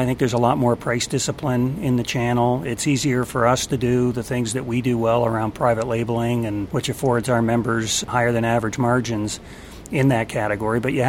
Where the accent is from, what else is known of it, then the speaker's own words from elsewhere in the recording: Canada; I'm a Canadian, and I still live in Canada for part of the year